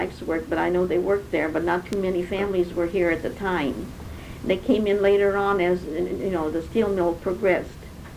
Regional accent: Bentleyville, Pennsylvania, United States; now in Newton Falls, United States; We moved from Bentleyville, Pennsylvania to Newton Falls in 1925

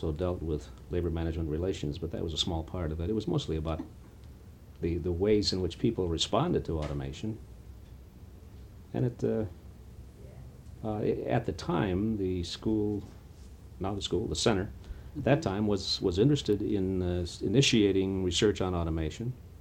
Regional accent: Petoskey, Michigan, United States; born there; I was born in 1928 in Petoskey, Michigan.

